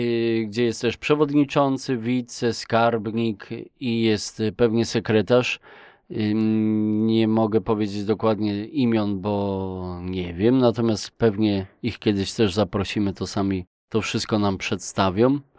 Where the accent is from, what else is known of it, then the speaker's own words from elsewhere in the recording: Kalisz, Greater Poland Voivodeship, Poland; przyjeżdżamy z wyjątkowego miejsca, bo z Gniezna. Ale oczywiście jesteśmy z Kalisza